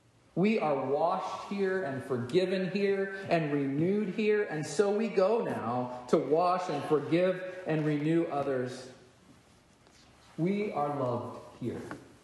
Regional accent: Texas, United States; I grew up in Texas. Maybe that's what it is.

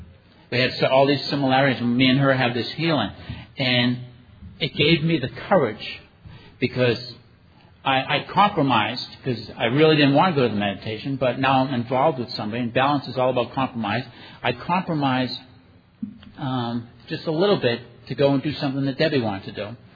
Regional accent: United States; I grew up in the Puerto Rican slums.

